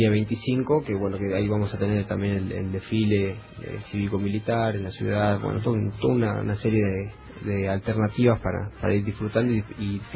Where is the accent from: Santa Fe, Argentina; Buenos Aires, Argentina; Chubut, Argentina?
Chubut, Argentina; Esquel; Soy de acá de Esquel, nacido y criado acá en Esquel.